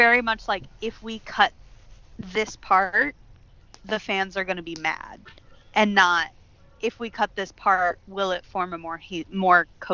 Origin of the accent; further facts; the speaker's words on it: St. Louis, Missouri, United States; I am from St. Louis. I love St. Louis. The St. Louis Arch is my mom.